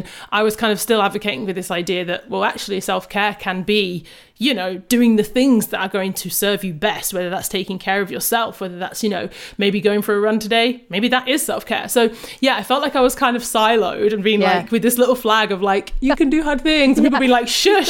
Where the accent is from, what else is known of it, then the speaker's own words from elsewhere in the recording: Jamaica; I'm good at sprinting. Like I am Jamaican.